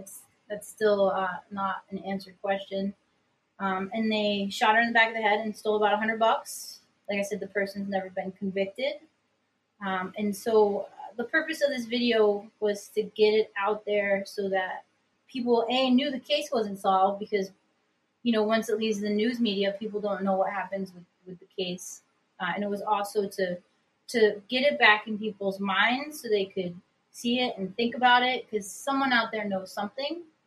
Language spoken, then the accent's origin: English; New York, United States; I'm from Upstate New York.